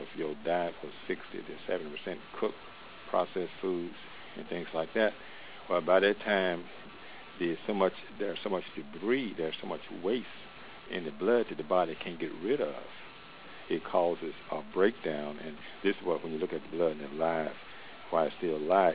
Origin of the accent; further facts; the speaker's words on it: Lynchburg, Virginia, United States; Oh, I'm from Lynchburg, Virginia.